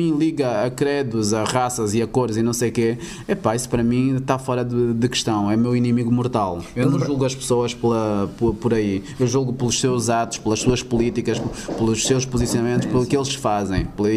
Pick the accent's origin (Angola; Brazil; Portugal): Angola; como angolanos, como africanos que somos